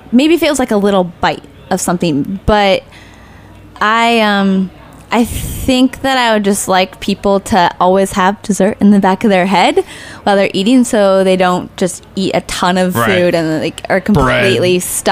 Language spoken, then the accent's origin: English; Nebraska, United States; But I'm from Nebraska, and I have yet to taste any corn in New York that compares to Nebraska.